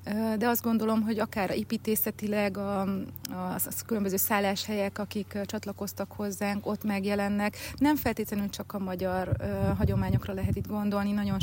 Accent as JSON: {"language": "Hungarian", "town": "Besenyőtelek", "region": "Heves", "country": "Hungary", "tie": "born there", "said": "Heves megyében, Besenyőtelken születtem, a szüleim ma is ott élnek. Aztán az élet a Balaton északi oldalára sodort bennünket a férjemmel"}